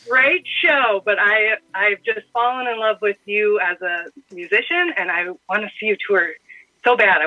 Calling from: Madison, Wisconsin, United States; Right outside of Madison.

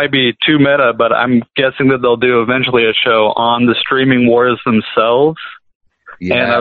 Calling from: Woodinville, Washington, United States; Washington, up kind of near Seattle in a town called Woodinville.

